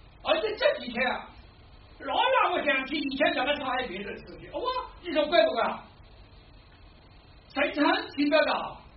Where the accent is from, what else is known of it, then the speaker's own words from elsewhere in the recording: Shanghai, China; accent: Shanghainese; 我有标志的上海话，地地道道上海话，